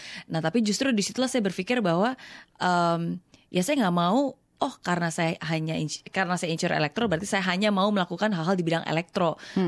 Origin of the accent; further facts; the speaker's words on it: Indonesia; Jadi kan aku besar tinggal di Indonesia.